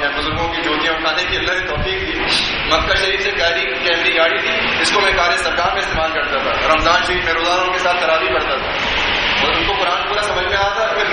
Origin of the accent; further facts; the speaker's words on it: Hyderabad, Sindh, Pakistan; اتنا ان کو حیدرآباد سے پیار تھا, میں حیدرآباد کا ہوں.